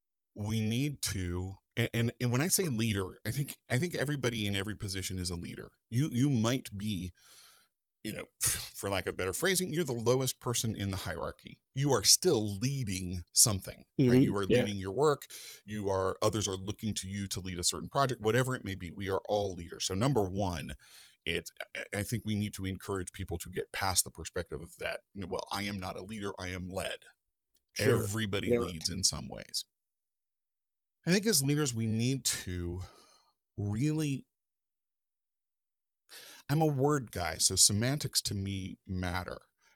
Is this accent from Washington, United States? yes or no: no; Georgia, United States; And of course, growing up in the South, like, football is life, right? Sure. Football is king. And if you're not, you know, you're in high school in Georgia in the late 1980s, mid 80s